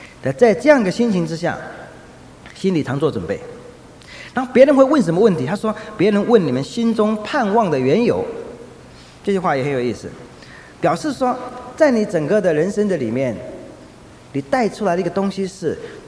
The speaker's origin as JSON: {"language": "Chinese", "region": "northern Taiwan", "country": "Taiwan", "tie": "born or raised there", "said": "那我是北部的，他住在学生宿舍，我因为住在北部在自己家里"}